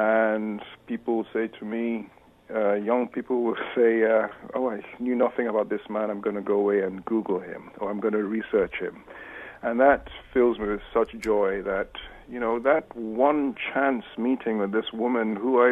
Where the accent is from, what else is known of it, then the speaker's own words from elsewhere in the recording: Nigeria; now in United Kingdom; even as a Nigerian living in Britain